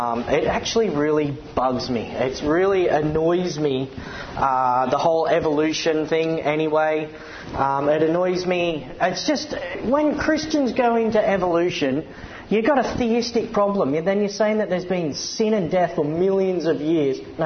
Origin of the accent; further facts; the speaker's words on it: Australia; I'm going to say that because I'm an Australian, so it's okay.